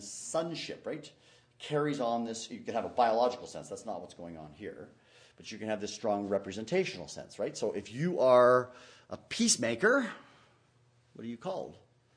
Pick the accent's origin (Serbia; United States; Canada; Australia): Canada; I come from Canada, so we actually have a monarchy.